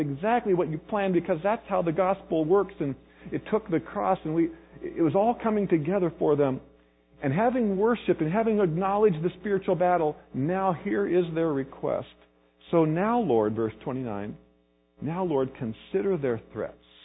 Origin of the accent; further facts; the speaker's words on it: Kansas, United States; partly because I'm from Kansas and I've never seen, like, I'm not used to it yet